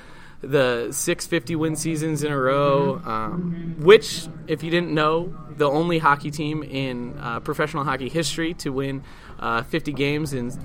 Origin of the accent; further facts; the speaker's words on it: Rockford, Illinois, United States; I am originally from Rockford, Illinois.